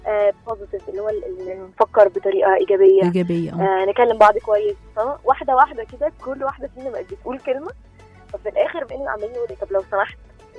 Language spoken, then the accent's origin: Arabic; Egypt; اكتشفنا انه احنا كمصريين اوريدي عندنا الاخلاق الكويسه اللي هي المعروفه بينا من زمان